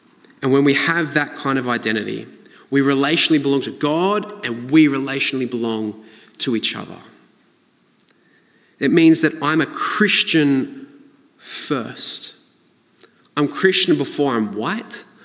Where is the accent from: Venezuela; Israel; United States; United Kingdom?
United Kingdom; England; I'm from England.